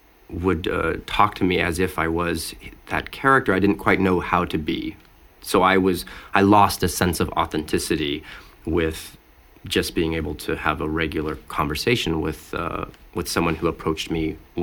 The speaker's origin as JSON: {"language": "English", "region": "New Mexico", "country": "United States", "said": "and I was from New Mexico and was very, very green."}